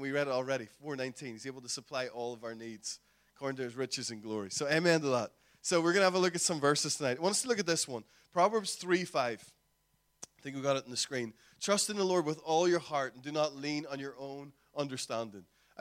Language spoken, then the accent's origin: English; Northern Ireland, United Kingdom; We are from Northern Ireland, as said already.